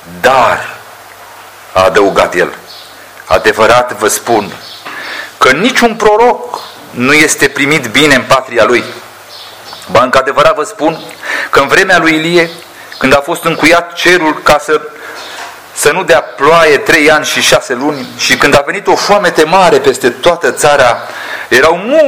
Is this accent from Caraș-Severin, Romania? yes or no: no; Bucharest, Romania; now in Argeș County, Romania; și eu am fost crescut, sunt bucureștean, dar sunt plecat de 28 de ani. Am ajuns în județul Argeș